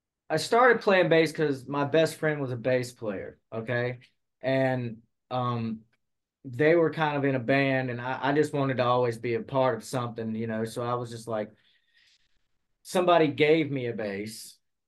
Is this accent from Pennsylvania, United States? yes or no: yes; Harrisburg, Pennsylvania, United States; I'm from Harrisburg, so kind of a small town back then